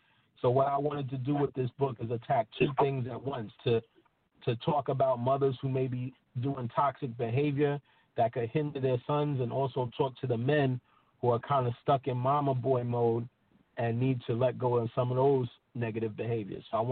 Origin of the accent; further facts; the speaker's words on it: Harlem, New York, United States; You know, but I'm uptown up here. I'm from Harlem, though.